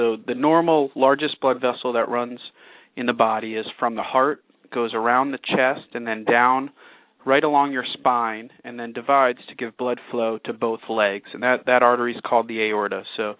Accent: New York, United States; I grew up in the New York area and then went up to Boston for college

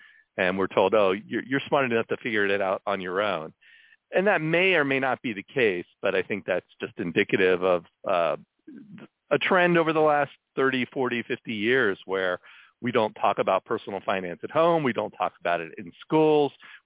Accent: Pennsylvania, United States; also born or lived in Columbus, Ohio; Yeah, I grew up in central Pennsylvania, was born in Columbus, Ohio.

